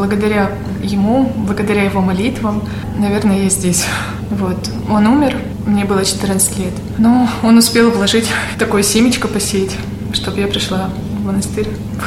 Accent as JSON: {"language": "Russian", "town": "Cherkessk", "region": "Karachay-Cherkessia", "country": "Russia", "tie": "born there", "said": "Родилась в Карачаево-Черкесии, в городе Черкесске. Там все православные почти."}